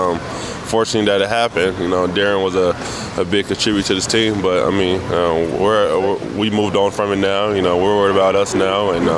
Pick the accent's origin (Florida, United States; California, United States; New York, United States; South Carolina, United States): California, United States; San Diego; That's how we grew up, and we're from San Diego.